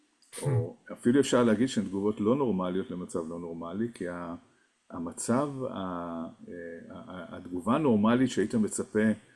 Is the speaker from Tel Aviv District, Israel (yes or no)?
yes; Tel Aviv, Tel Aviv District, Israel; אני גדלתי ברמת אביב, האזורים שנפגעו.